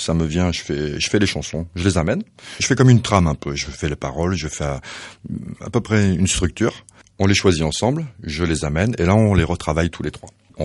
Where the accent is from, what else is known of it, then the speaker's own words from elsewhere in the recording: Baraqueville, Occitanie, France; Et moi, Baraqueville, juste à côté.